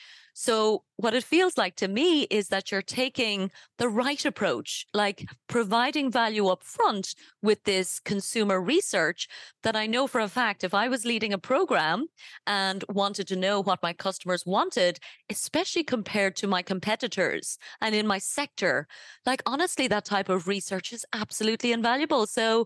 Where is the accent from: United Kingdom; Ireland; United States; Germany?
Ireland; now in United Arab Emirates; You know, I come from Ireland, and in Ireland, there's often a mentality